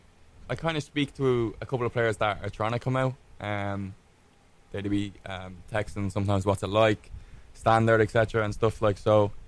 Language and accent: English; Drogheda, Leinster, Ireland; Like, I'm Irish and I'm walking around campus drinking yerba mate. Like, if I walk around Drogheda drinking mate, they're like, what are you doing?